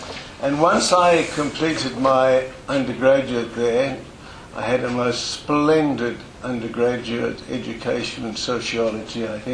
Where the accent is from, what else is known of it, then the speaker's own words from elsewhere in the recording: Durban, KwaZulu-Natal, South Africa; I hail from Durban, where I went to the University of Natal.